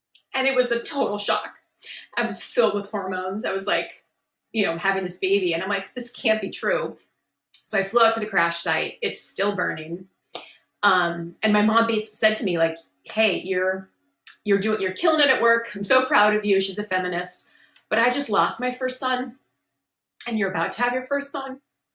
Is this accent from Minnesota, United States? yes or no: yes; Minnesota, United States; moved away as an adult; graduating from University of Minnesota. I grew up in Minnesota.